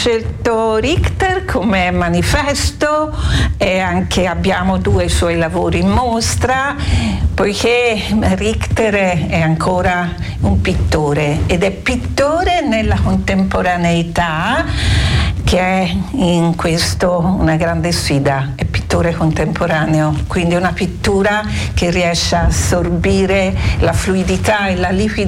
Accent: Tuscany, Italy; dato che siamo toscani

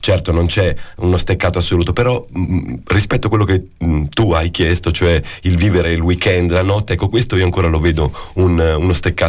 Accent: Prato, Tuscany, Italy; che sono cresciuto a Prato

